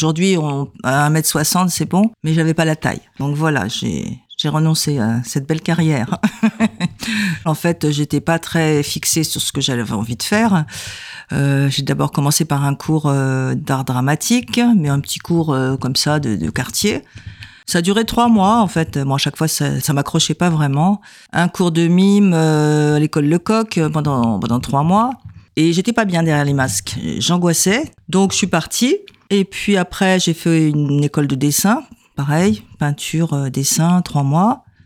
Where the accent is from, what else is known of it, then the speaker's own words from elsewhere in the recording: Paris, Île-de-France, France; also born or lived in Algeria; Je suis née en Algérie, mais j'ai grandi à Paris, puisqu'on est arrivé en France, j'avais l'âge de 6 ans.